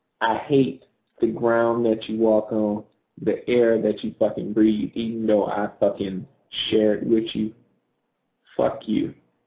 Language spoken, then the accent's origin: English; New Orleans, Louisiana, United States; In New Orleans, my hometown. She was shot in the neck by some stray bullets.